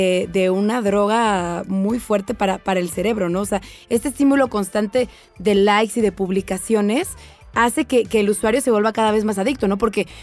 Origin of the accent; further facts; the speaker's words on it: Mexico; Y también como negocio, como empresario mexicano, empezar a buscar otro método